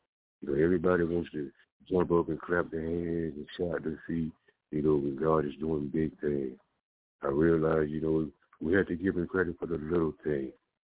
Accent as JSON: {"language": "English", "region": "Florida", "country": "United States", "tie": "born or raised there", "said": "You know, I was one of those guys, you know, I was growing up in Florida, you know, I was doing a little bit of everything that I was big enough to do."}